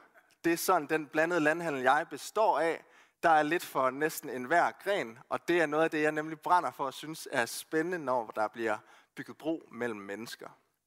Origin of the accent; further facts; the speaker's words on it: Randers, Central Denmark Region, Denmark; Jeg er fra Randers, og det er jeg super stolt af.